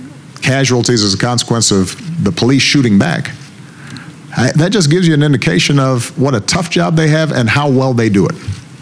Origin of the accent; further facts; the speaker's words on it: Chicago, Illinois, United States; I'm talking about the hundreds of people who have already been shot this year in my hometown of Chicago.